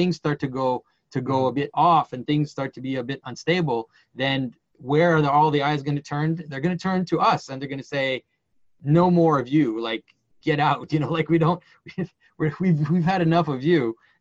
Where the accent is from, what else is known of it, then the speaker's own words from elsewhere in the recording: Quebec, Canada; first language French; English is a second language; because I'm from Quebec, right? And I'm French Canadian, and my first language is French.